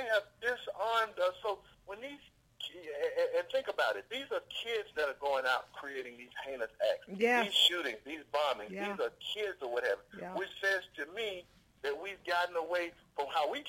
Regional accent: Alabama, United States; growing up in Alabama, to me, and I always say this, you know, with funniness behind it, is you kind of grew up in a bubble, in a vacuum, if you will, because when I was growing up in Alabama

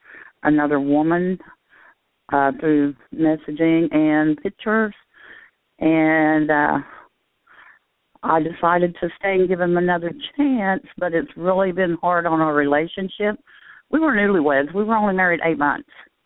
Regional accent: Oklahoma, United States; I'm from Oklahoma.

